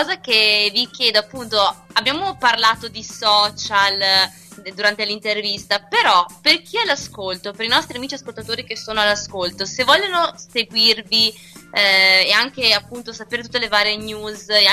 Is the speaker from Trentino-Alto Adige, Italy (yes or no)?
yes; Trentino-Alto Adige, Italy; magari anche qua dalle mie parti, magari in Trentino